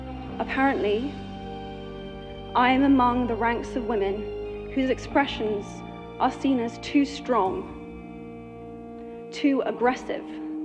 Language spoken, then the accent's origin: English; United Kingdom; I am from Britain